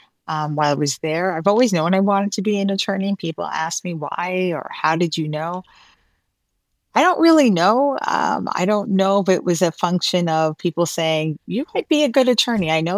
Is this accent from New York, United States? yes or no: yes; Bronx, New York, United States; it's where my family is from. And what I will tell you is that for other people who are born and raised in the Bronx, even though we may live elsewhere, you can find us all over the world.